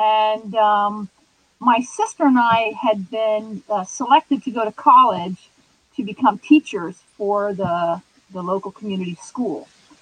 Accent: Pennsylvania, United States; I grew up in Pennsylvania. Number 6 child of 8 in an old order religious community.

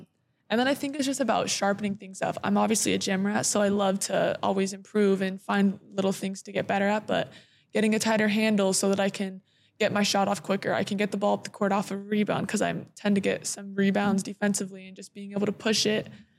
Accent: Canada; I want people to know that I'm Canadian.

